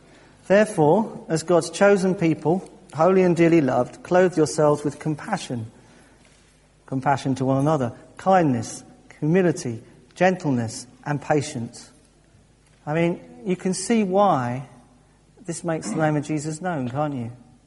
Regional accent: England, United Kingdom; Oh, I'm so English.

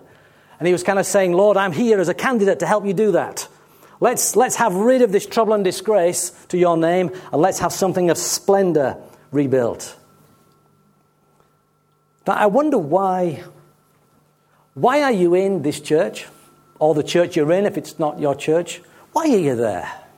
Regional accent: United Kingdom; Oh, but we're British. We don't feel things.

